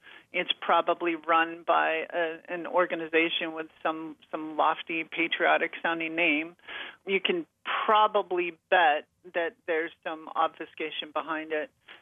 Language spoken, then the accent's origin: English; Montana, United States; I'm from Montana. I grew up hearing those stories about the history of the mines in places like Butte, Montana